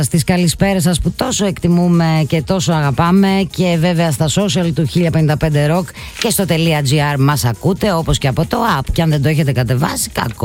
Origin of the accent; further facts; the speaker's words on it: Thessaloniki, Central Macedonia, Greece; γιατί είμαι και εγώ από την Ελλάδα. Και από τη Σαλονίκη.